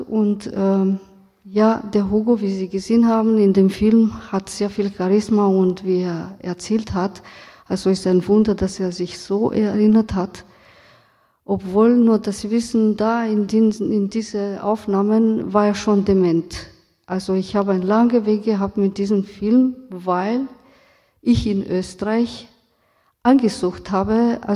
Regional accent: Romania; German is a second language; now in Germany; Ich bin aus Rumänien, in Rumänien aufgewachsen, und damals haben wir über die Geschichte nicht so viel gelernt. Als Romni in Rumänien

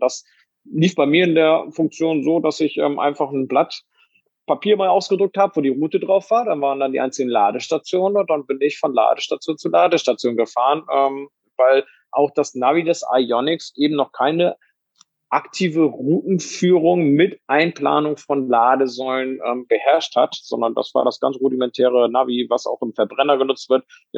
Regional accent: Bremen, Germany; Also ich komme ja auch ursprünglich aus Bremen

